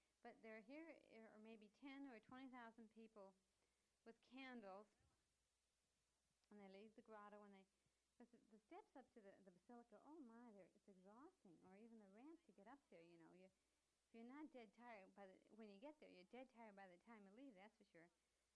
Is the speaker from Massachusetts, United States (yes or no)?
yes; Massachusetts, United States; Oh, well, I'm from Massachusetts. I went to school in Massachusetts to the Sisters of Notre Dame.